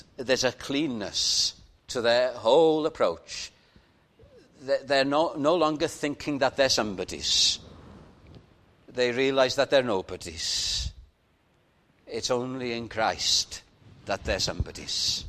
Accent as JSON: {"language": "English", "region": "Wales", "country": "United Kingdom", "said": "Now, I'm a Welshman, and may I be proud"}